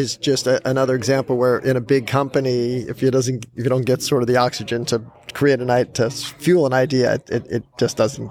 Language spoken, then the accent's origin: English; Massachusetts, United States; I grew up outside of Boston and I never got to, and I always aspired to run Boston, but my marathon was in Alabama.